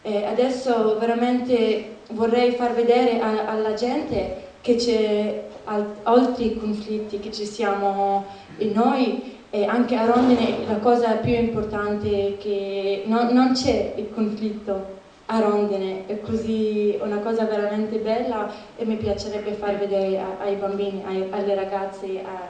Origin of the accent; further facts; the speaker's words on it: Israel; Italian is a second language; io vengo da Israele, sono araba israeliana.